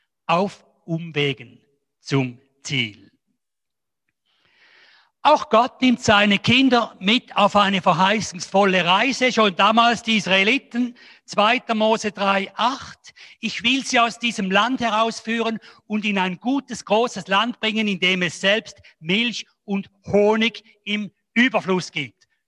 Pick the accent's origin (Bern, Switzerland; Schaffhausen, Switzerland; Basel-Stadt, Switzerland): Schaffhausen, Switzerland; Ich bin, wie gesagt, in Schaffhausen der Pfimi aufgewachsen